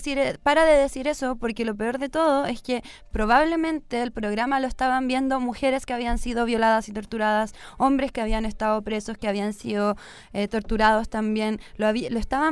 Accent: Chile; soy chilena, claro, soy de esa gente que...

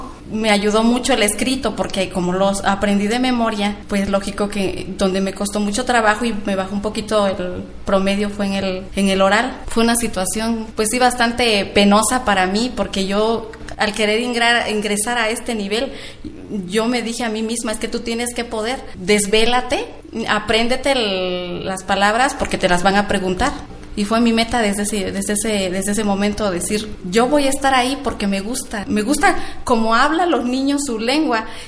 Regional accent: Oaxaca, Mexico; Soy originaria de la Colula de Matamoros, Zapoteca del Valle. Trabajo en la comunidad de San Vicente Lachicío.

